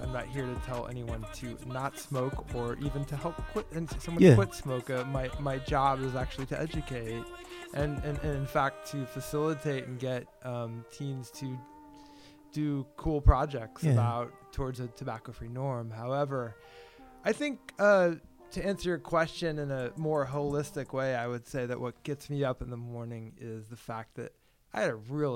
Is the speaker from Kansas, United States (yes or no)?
yes; Kansas, United States; now in New York City, United States; And I moved to New York City as soon as I can in 1997. I moved from Kansas to New York City.